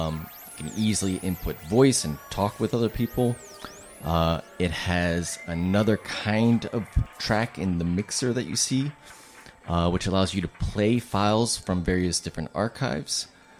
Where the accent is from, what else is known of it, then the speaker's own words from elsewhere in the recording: Baltimore, Maryland, United States; born there; now in Boulder, United States; Where do I come from? I was born in Baltimore, lived in lots of different places. Currently coming from Boulder, Colorado